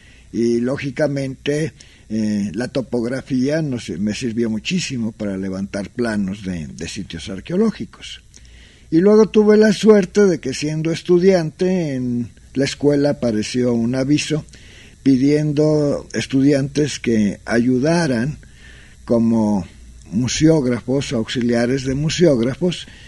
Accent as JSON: {"language": "Spanish", "region": "Jalisco", "country": "Mexico", "tie": "born or raised there", "said": "porque me crié en un pueblo del sur de Jalisco, junto a un ingenio."}